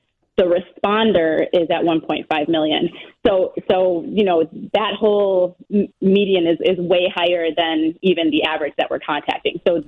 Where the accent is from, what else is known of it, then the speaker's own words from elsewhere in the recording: Chicago, Illinois, United States; We're national, but Chicago's been a great market for us. Yep. We're thrilled to be back in my hometown.